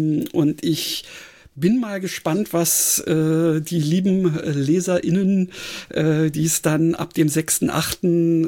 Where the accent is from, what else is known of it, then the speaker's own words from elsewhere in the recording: Berlin, Germany; Ich muss sagen, also ich bin ja Berliner.